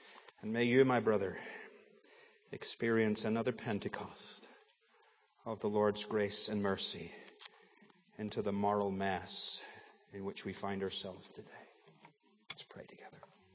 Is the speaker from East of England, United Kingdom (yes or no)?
no; Northern Ireland, United Kingdom; now in United States; I'm from Northern Ireland, we just don't get those things.